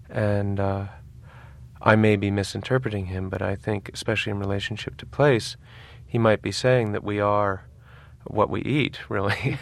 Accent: New York, United States; also born or lived in Vermont, United States; I grew up around New York, but I lived in Vermont for many, many years full-time

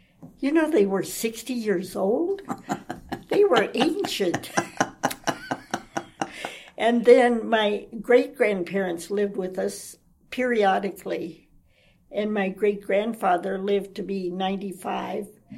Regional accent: Massillon, Ohio, United States; born there; Okay, I was born in Massillon, Ohio, February the 7th, 1929.

